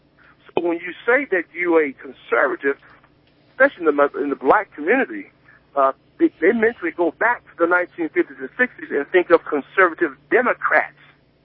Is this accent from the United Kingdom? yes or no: no; Alabama, United States; Well, you're exactly right. And I grew up in Alabama.